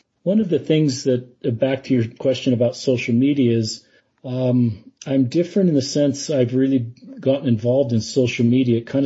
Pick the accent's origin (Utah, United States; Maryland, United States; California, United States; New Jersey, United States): Utah, United States; Salt Lake City; I grew up in Salt Lake City. Went to a school in Salt Lake City, and we met at BYU.